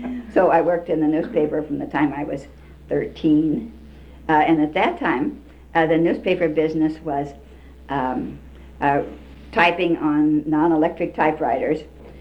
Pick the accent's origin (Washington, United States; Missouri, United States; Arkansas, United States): Washington, United States; Wenatchee; born there; I was born down here in Wenatchee.